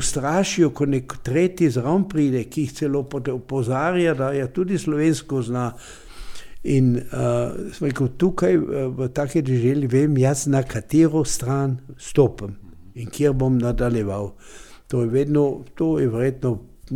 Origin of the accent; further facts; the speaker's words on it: Carinthia, Austria; jaz sem iz Roža doma